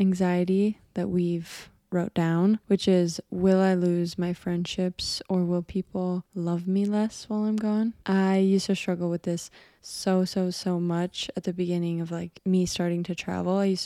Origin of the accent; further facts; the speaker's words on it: Arizona, United States; And we are from Arizona where it's like extremely hot in August and September.